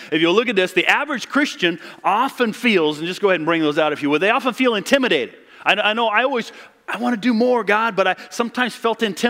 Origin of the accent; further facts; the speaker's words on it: Pacific Northwest, United States; I talk funny because I'm from the Northwest, okay?